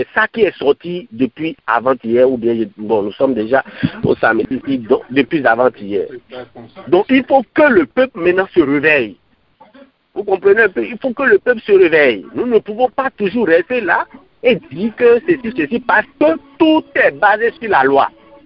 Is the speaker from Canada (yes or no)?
no; Benin; now in United States; Même si moi, je suis jeune, moi, je ne vis pas au Bénin. Même si je suis béninois et j'aime beaucoup le Bénin, mais je peux retourner au Bénin à tout moment. Mais aujourd'hui, sachant que je suis aux États-Unis